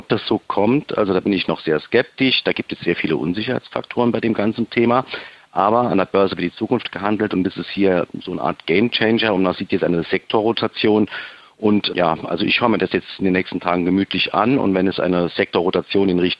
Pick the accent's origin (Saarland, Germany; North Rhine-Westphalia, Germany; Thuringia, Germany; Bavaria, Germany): Saarland, Germany; Saarbrücken; Ja, hallo … ich verwalte das Wikifolio Trendsurfer. Ich komme aus Saarbrücken und ich bin 45 Jahre alt.